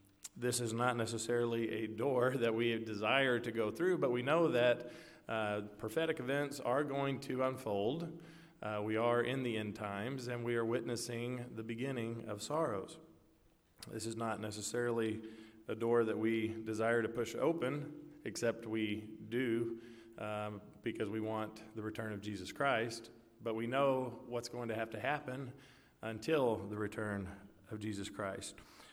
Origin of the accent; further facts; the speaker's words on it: Lexington, Kentucky, United States; born there; But that's actually my birthday, July 22nd, 1980. I was born in Lexington, Kentucky.